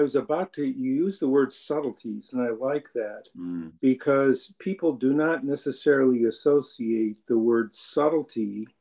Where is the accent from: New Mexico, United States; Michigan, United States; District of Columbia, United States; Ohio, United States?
Michigan, United States; Detroit; also born or lived in Toronto; I grew up in Detroit, right across from Windsor, Canada